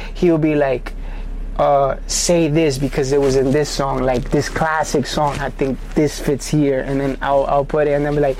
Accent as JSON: {"language": "English", "town": "Bronx", "region": "New York", "country": "United States", "said": "Like, I'm from the Bronx"}